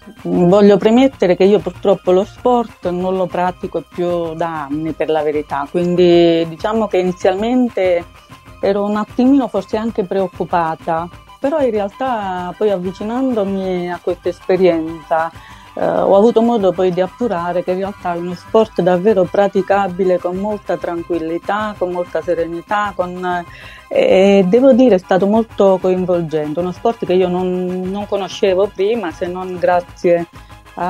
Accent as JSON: {"language": "Italian", "town": "Marsico Nuovo", "region": "Basilicata", "country": "Italy", "tie": "born or raised there", "said": "Quando ero ragazza, diciamo che frequentavo l'associazione pallavolo al mio paese, Marsico Nuovo"}